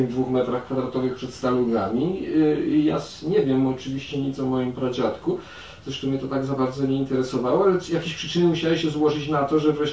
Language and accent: Polish; Sanok, Subcarpathian Voivodeship, Poland; born there; W Sanoku się urodziłem.